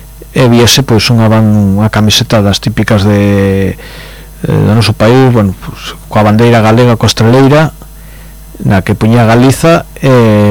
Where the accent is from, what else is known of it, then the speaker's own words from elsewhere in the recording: Galicia, Spain; podemos decir como galegos e galegas que no noso país sería votado pola maioría